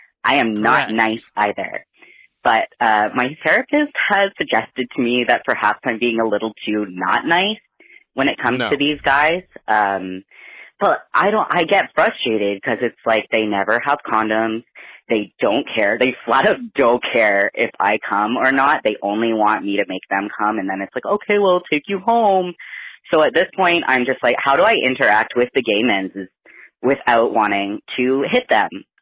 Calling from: Canada; I'm calling from Canada.

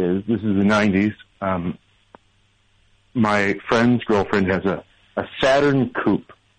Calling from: Brooklyn, New York, United States; From Brooklyn, from Sunset Park, Brooklyn.

